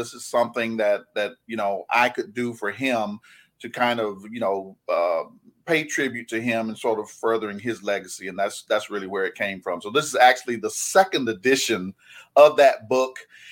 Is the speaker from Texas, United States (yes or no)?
no; South Carolina, United States; I guess to give a little background, I grew up in South Carolina. I'm 53.